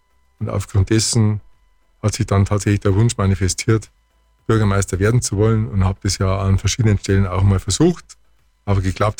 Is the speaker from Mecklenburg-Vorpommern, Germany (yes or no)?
no; Munich, Bavaria, Germany; now in Kempten, Germany; Nein, ich bin kein gebürtiger Allgäuer. Ich komme aus München. Bin also tatsächlich ein Münchner Kindl, wenn man so will. Und seit 1989 im Allgäu, genauer gesagt in Kempten.